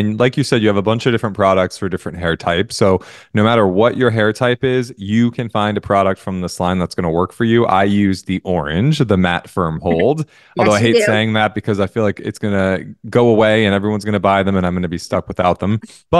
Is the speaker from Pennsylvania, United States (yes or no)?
no; New Jersey, United States; I'm from Jersey. I'm Italian. I have a thick head of hair.